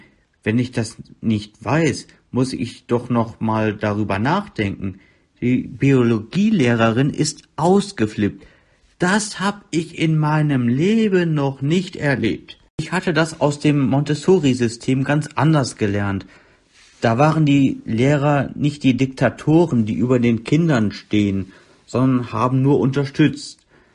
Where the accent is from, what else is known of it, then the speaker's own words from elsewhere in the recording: Düsseldorf, North Rhine-Westphalia, Germany; Ich komme aus Düsseldorf.